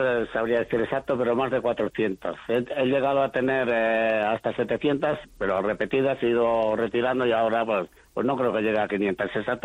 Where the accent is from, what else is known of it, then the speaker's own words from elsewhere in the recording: Guernica, Basque Country, Spain; moved away as an adult; yo me nací en Guernica en 1944, ahí tuve mi infancia, muy bonita por cierto, y entonces, pues bueno, ahí lo que había es el campo, el ganado y todo eso.